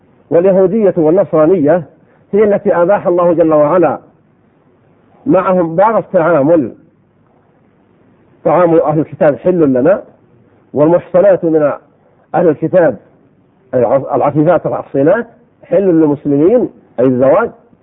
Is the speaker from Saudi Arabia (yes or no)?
yes; Saudi Arabia; ونحن بحمد الله في بلادنا المملكة العربية السعودية